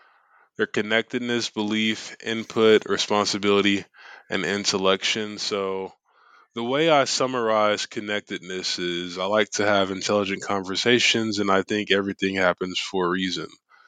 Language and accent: English; Houston, Texas, United States; And I am from Houston, Texas.